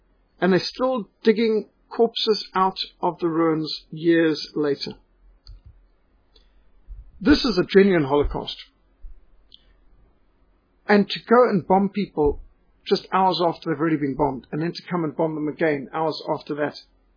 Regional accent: Zimbabwe; We were told in Rhodesia we're more British than the British.

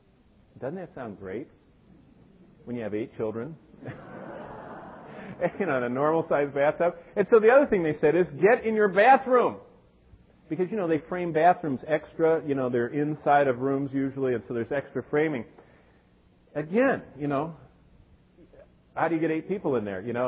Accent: Michigan, United States; I grew up here in Michigan. I remember the first Myers.

